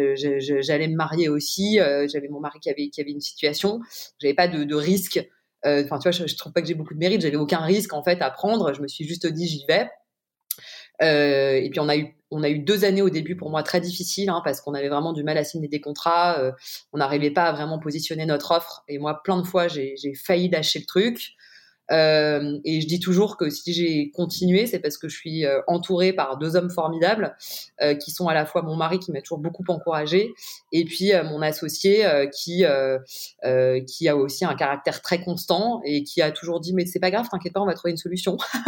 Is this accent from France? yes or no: yes; Paris, Île-de-France, France; J'ai grandi à Paris.